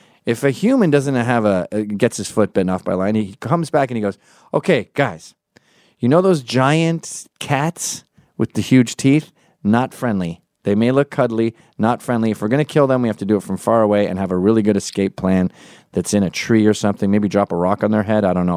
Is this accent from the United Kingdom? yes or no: yes; Scotland, United Kingdom; I'm Scottish